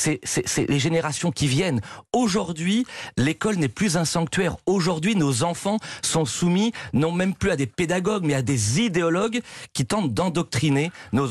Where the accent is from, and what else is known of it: France